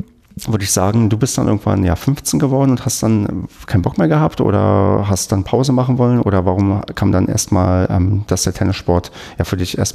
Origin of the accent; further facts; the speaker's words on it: Brandenburg, Germany; ich bin ja in Brandenburg groß geworden